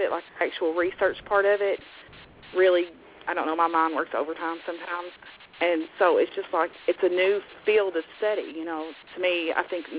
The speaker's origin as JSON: {"language": "English", "region": "Kentucky", "country": "United States", "said": "I'm not like Holly in Dallas. I'm not from Virginia. I'm from Kentucky."}